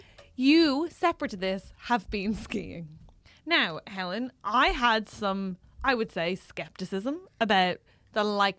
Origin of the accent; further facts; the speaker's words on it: Ireland; I'm Irish. I'm not rich.